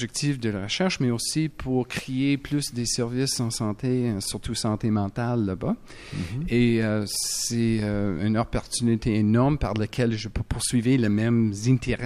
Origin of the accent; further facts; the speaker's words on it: Montreal, Quebec, Canada; Je suis Montréalais.